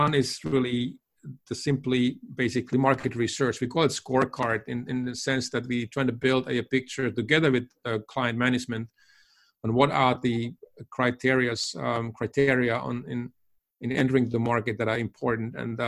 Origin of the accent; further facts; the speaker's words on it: Finland; And as I'm from Finland, many of those companies are Finnish companies.